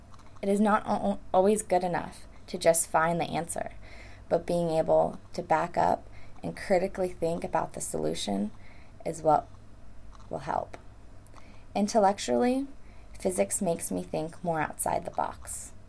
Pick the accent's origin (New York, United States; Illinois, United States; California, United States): California, United States; Camarillo; I'm originally from Camarillo, California. Most people know the area as Ventura County. It is located about 3 hours north of San Diego, right on the coast.